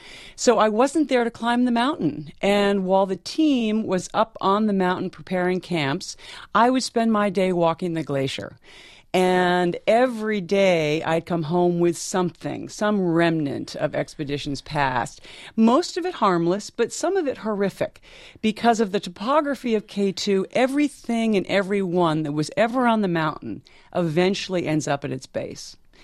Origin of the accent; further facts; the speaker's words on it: Vermont, United States; I grew up in Vermont where 4,000 feet is a large peak.